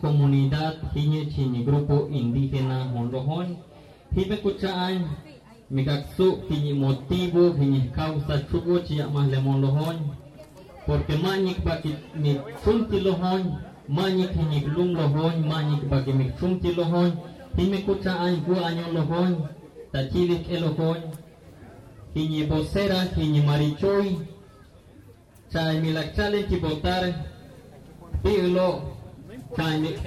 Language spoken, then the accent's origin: Spanish; Mexico; pero como mexicanos tenemos derecho de disfrutar un pedazo de tierra